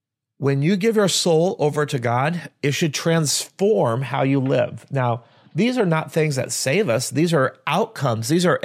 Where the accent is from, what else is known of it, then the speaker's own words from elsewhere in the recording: Washington, United States; So, you know, I was raised in the Yakima Valley.